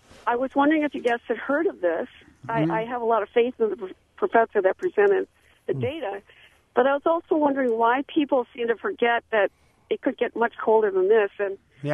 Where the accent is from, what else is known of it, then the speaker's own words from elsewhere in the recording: Wisconsin, United States; I was born in 51, and I grew up in Wisconsin until about 75, and during that period of time, we experienced many, many times of being severely below zero.